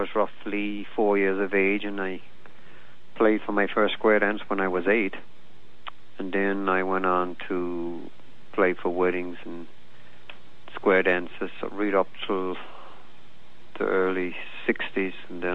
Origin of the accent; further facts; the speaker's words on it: Newfoundland and Labrador, Canada; Oh, it was wonderful because I enjoyed living by the sea and experienced as a boy what it was like to fish from a dory, from a trap skiff